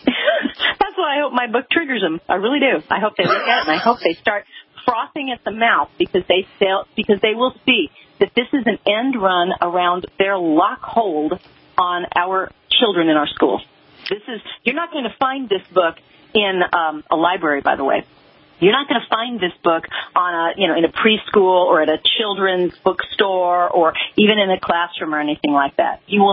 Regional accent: Texas, United States; Well, I grew up in Texas. I know what "bless your heart" means

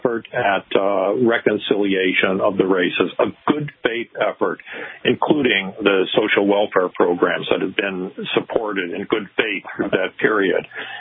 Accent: United States; There is nothing that I, as an American, are going to be able to do about that.

